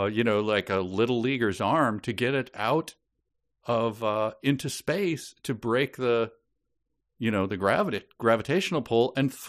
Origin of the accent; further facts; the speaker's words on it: Minneapolis, Minnesota, United States; I guess it's like taking the road trip from I'll use my hometown of Minneapolis to Florida